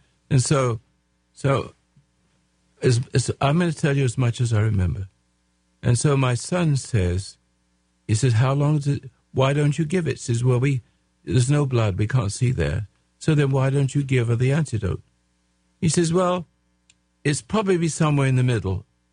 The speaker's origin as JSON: {"language": "English", "region": "England", "country": "United Kingdom", "accent": "English", "lives_now": "Grants Pass, United States", "said": "I still got my English accent."}